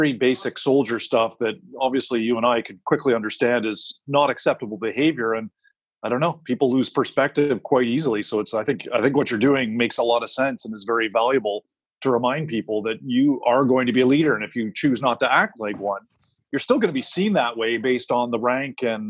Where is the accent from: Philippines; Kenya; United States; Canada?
Canada; And that was my job in NATO, both as a Canadian and then as a NATO officer